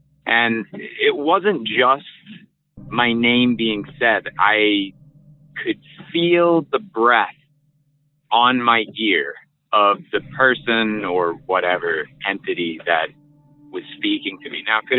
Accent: New York, United States; now in New Jersey, United States; I'm from New Jersey right now. I'm originally from New York.

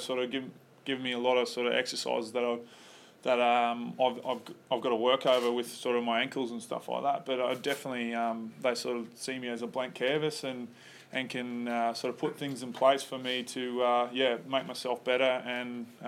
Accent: Cairns, Queensland, Australia; Everyone knows Queensland's not the biggest football state, so, and me being a Queenslander from Cairns, I'm not the biggest footy head

